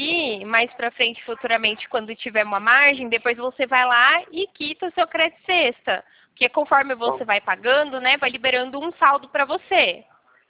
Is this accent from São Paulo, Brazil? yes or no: yes; São Paulo, Brazil; Interior de São Paulo.